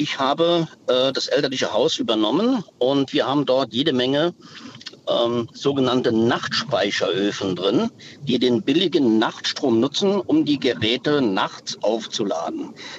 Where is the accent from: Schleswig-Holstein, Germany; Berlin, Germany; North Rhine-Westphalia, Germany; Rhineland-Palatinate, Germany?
Rhineland-Palatinate, Germany; ich komme selbst aus dem Hunsrück. Also das ist schon etwas höher